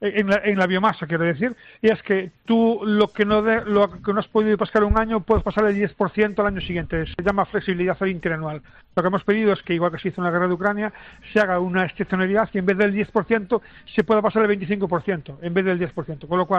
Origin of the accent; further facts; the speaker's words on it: Burela, Galicia, Spain; desde Burela, que es mi pueblo, por ejemplo, en el norte de Lugo, en Galicia